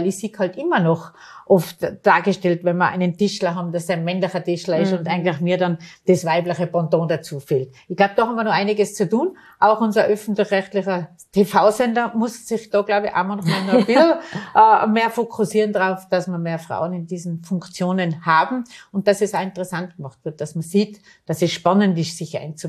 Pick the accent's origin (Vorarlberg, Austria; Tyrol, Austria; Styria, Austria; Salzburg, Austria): Tyrol, Austria; Dann sage ich … von woher kommst du? Und ich sage, aus dem Zillertal.